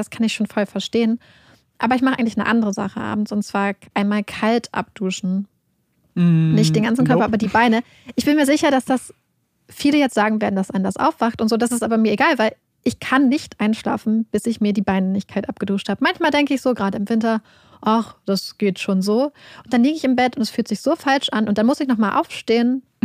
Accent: Northern Germany, Germany; wir kommen ja aus Norddeutschland

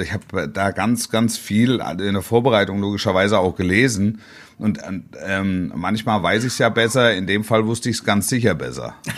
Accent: Leipzig, Saxony, Germany; Also da muss man sich jetzt nicht entschuldigen als Leipziger.

